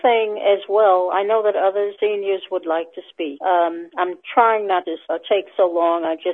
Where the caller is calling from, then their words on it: Denver, Colorado, United States; I guess I shouldn't give my name. I'm calling from Colorado, Denver.